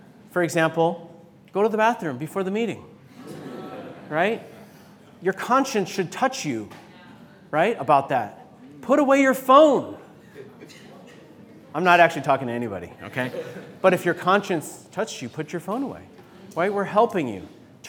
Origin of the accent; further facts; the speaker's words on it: Seattle, Washington, United States; because I'm from Seattle.